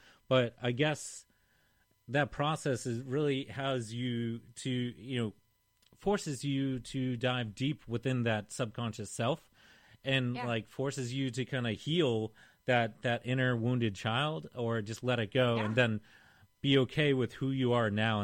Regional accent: Boston, Massachusetts, United States; moved away as an adult; now in New York, United States; I mean, I picked up from my hometown in Boston and moved to New York in late 2016 on a crazy whim

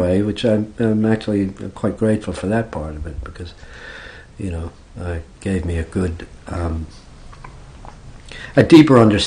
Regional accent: Ireland; born there; now in England; I was born in Ireland. And we migrated, my family migrated to England back in the 50s because there was no work in Ireland.

